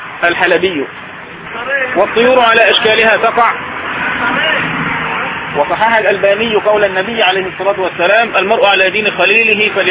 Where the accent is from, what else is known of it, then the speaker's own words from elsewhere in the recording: Egypt; فتنة الخروج عندنا بمصر